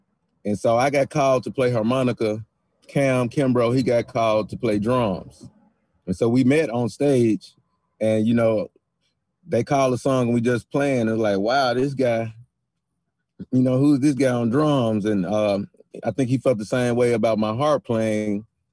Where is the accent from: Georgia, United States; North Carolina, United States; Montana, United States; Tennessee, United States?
Tennessee, United States; Memphis; I grew up in Memphis and on Beale Street, so I was more used to more the 12 bar sound